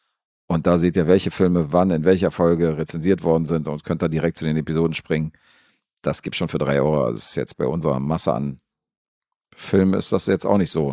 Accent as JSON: {"language": "German", "country": "Serbia", "said": "Ich komme aus Serbien, ja."}